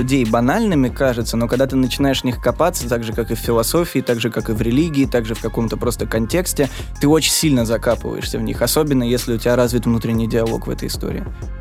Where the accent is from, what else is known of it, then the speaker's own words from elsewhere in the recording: Moscow, Russia; also born or lived in Saint Petersburg; Родился в Питере, всю жизнь в Москве.